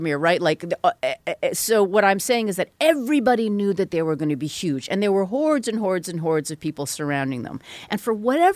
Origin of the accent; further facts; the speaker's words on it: Vancouver, British Columbia, Canada; born there; if you're asking where I was born in Vancouver. My parents are Korean.